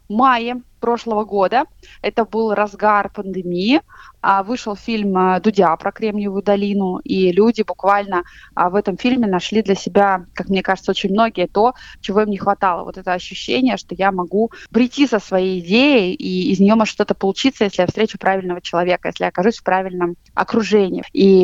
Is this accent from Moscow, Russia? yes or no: no; Novosibirsk, Novosibirsk Oblast, Russia; born there; И я сама родилась за Уралом в Новосибирске.